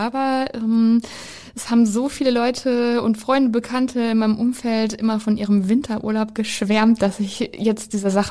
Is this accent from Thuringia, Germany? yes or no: no; North Rhine-Westphalia, Germany; ich komme ja aus Ostwestfalen-Lippe, da sind wir nicht so gesegnet mit Bergen und Schnee wird auch immer seltener